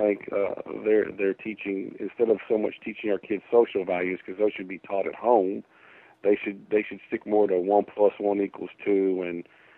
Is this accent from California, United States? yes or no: yes; California, United States; I grew up in the Los Angeles County School District, which was one of the worst in the nation